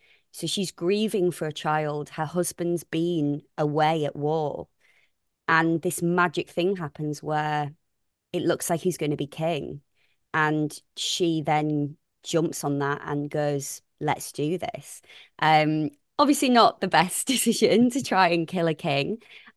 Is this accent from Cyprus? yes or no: no; Hull, Yorkshire and the Humber, United Kingdom; Scousers and I'm from Hull, Geordies, Manx, Londoners.